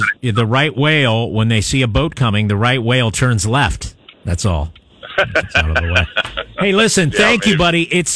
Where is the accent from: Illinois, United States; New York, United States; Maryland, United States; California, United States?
Maryland, United States; I grew up in Western Maryland.